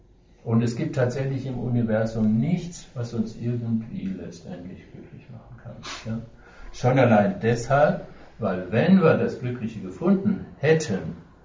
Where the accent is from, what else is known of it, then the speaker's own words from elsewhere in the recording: Baden-Württemberg, Germany; In meiner Kindheit hier im Schwarzwald kann ich mich noch erinnern